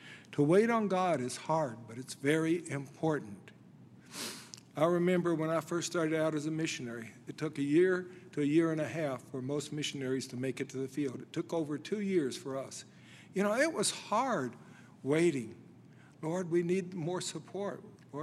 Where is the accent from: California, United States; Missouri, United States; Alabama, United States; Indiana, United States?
Alabama, United States; Now, I'm from Alabama, and I like the University of Alabama.